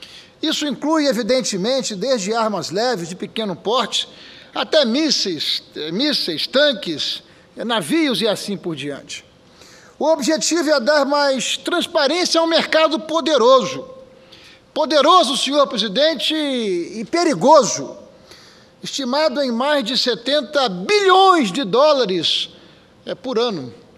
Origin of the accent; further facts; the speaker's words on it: Espírito Santo, Brazil; o meu querido e glorioso Espírito Santo, a minha terra e a minha gente, os capixabas.